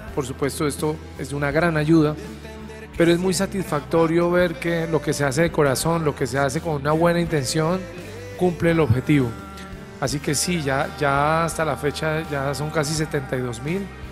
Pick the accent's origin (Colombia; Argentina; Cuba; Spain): Colombia; soy cantautor católico colombiano